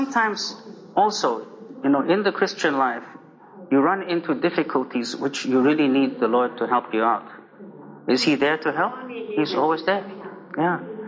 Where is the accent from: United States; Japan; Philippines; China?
China; I was born in China. I grew up in China under the communists. I lived for many, several years, 7 years under the communists.